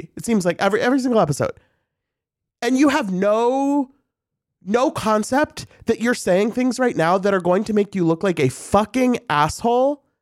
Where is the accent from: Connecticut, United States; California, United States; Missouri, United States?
Missouri, United States; St. Louis; I'm from St. Louis. That is like one of the most iconic places in the city.